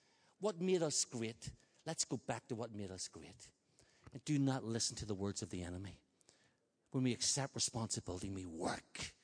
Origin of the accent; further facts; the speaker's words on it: Ireland; I said, boy, I'm fast thinker. I'm Irish.